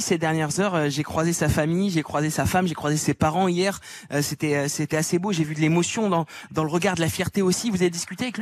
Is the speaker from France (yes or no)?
yes; France; on est français avant tout